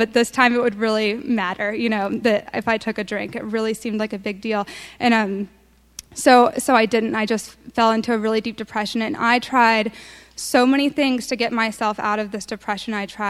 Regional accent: Kentucky, United States; moved away as an adult; also born or lived in Vermont; And so I went to Vermont, and I'm from Kentucky. And and so, like, nobody in Kentucky even knows that Vermont's a state.

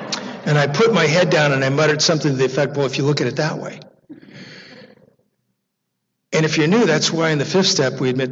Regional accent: Las Vegas, Nevada, United States; I'm 4 or 5 years old. I'm growing up in Las Vegas, Nevada. It's the early 60s. My father's in the Air Force.

